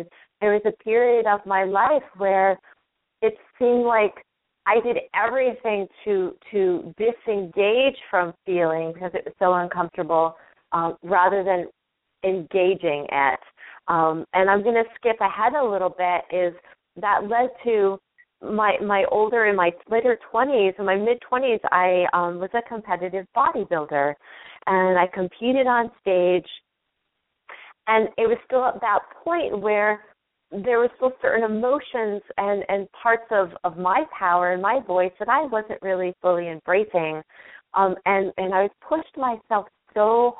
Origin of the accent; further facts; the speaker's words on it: Connecticut, United States; born there; I was actually born in Connecticut. I was born on the East Coast, and I spent my summers on the farm in Maine where half my family lived.